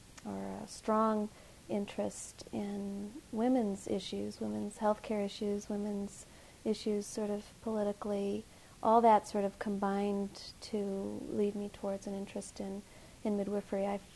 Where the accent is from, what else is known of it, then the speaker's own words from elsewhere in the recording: Chicago, Illinois, United States; born there; I was born in Chicago, Illinois.